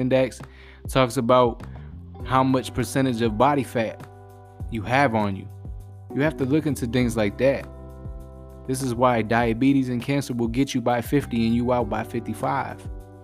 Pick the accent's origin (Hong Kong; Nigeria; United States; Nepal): United States; Boston, Massachusetts; If y'all ever seen movies of The Departed, I'm from Boston, that's how it looks.